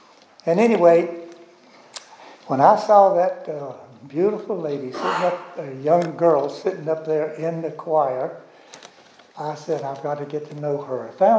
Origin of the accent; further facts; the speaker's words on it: Tallahassee, Florida, United States; also born or lived in Madison County; my father bought a farm in 5 miles out from Tallahassee. I was born in Madison County, which is about 60 miles from Tallahassee, and we had a farm, 66 acres.